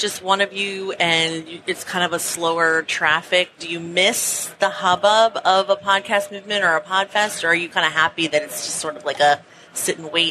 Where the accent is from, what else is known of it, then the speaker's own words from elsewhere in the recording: Long Island, New York, United States; First, I grew up in Long Island